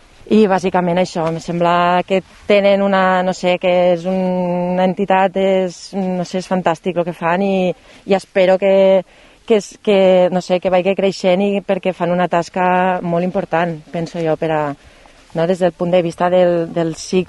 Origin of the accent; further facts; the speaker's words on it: Catalonia, Spain; sobretot aquí soc de les Terres de l'Ebre i me sembla terrible, no?